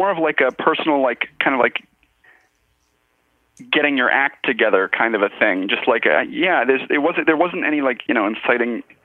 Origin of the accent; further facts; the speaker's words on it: Virginia, United States; Yeah, kind of all around the, like, D.C.-ish area.